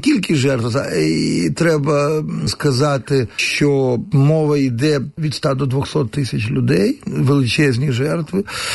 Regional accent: Drohobych, Lviv Oblast, Ukraine; Головне моє рідне місто Дрогобич.

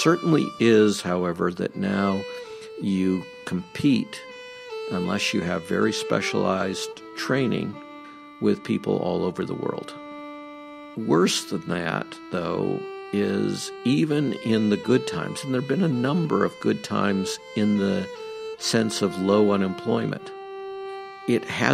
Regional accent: Dearborn, Michigan, United States; also born or lived in Detroit; when I was born in Detroit, grew up in a suburb of Detroit where Ford Motor Company is headquartered, Dearborn, Michigan.

